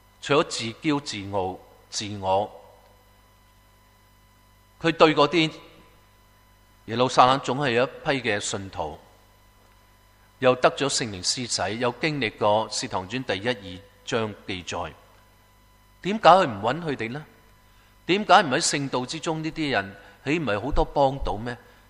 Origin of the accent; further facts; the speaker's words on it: Guangdong, China; 我哋都系广东人，识广东话嘅